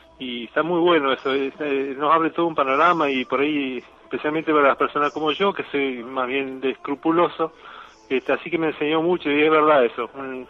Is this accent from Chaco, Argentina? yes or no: no; Santa Fe, Argentina; de Santa Fe.